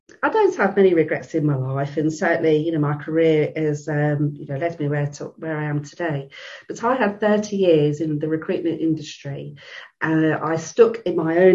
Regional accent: United Kingdom; I grew up in the Thatcher years here in the UK.

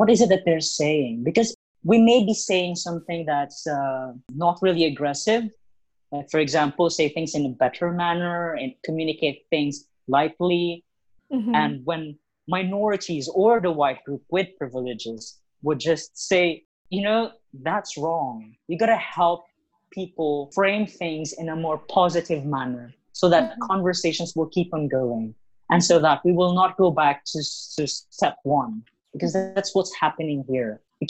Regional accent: Philippines; first language Tagalog; English is a second language; I'm a Filipino. I speak Tagalog. And yet I need to converse in a language that's not my native tongue in order for other people to understand the message I want to convey.

